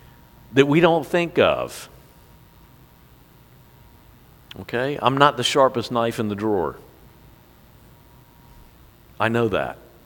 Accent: Chicks Beach, Virginia, United States; From where I grew up on the Chesapeake Bay at a place called Chicks Beach, it was 17 and a half miles across to the eastern shore.

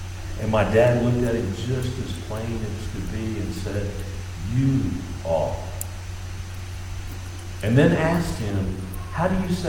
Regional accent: Virginia Beach, Virginia, United States; you guys don't think I'm far enough from the South since I grew up in Virginia Beach

